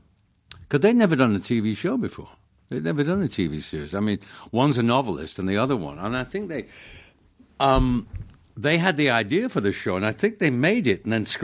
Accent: Stretford, North West England, United Kingdom; I grew up in Manchester, mm-hmm. England. Stretford, actually. Stretford.

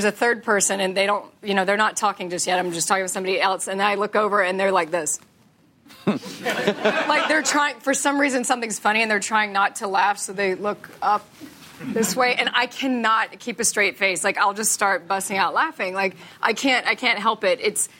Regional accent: Texas, United States; I'm from Texas. I don't know the difference.

